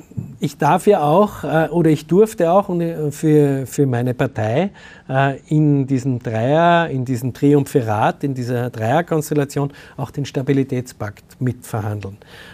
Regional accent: Salzburg, Austria; Ich bin halt aus Salzburg

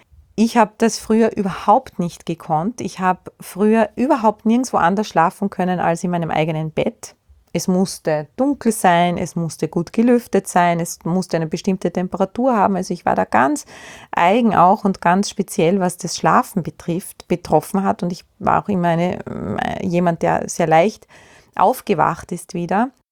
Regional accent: Austria; ins Nordkastel schauen, wie man bei uns in Österreich sagt

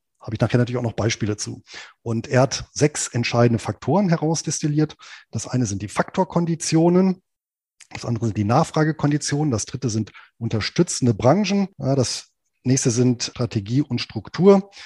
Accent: Lower Saxony, Germany; hier in meiner Heimatregion in Südniedersachsen

